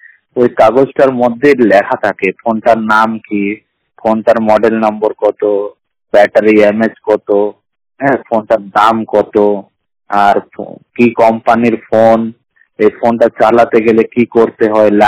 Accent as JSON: {"language": "Bangla", "town": "Allahabad", "region": "Uttar Pradesh", "country": "India", "tie": "born or raised there", "said": "আমার বাড়ি হলো উত্তরপ্রদেশ জেলা এলাহাবাদ।"}